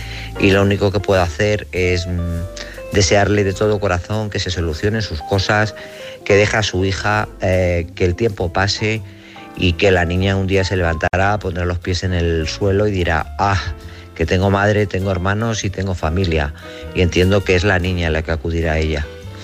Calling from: Guadalajara, Castilla-La Mancha, Spain; de Guadalajara.

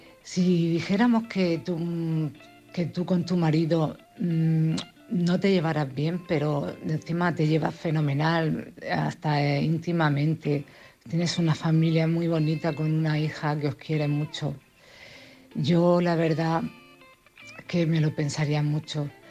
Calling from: Cartagena, Spain; de Cartagena.

